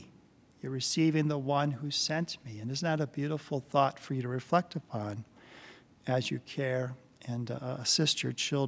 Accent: Worthington, Iowa, United States; I remember growing up in Worthington, Iowa, St. Paul's Catholic Church there, and I can still picture in my mind the stained glass window of Jesus with the children

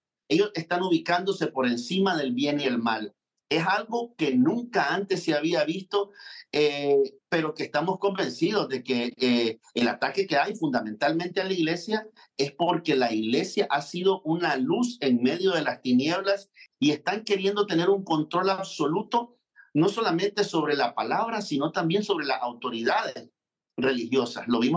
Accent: Nicaragua

